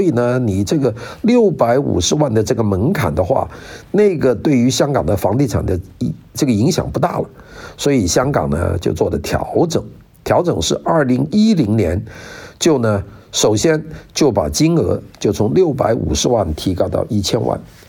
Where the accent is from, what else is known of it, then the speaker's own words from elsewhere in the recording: Guangdong, China; 因为它是个广东地方啊，我是个广东人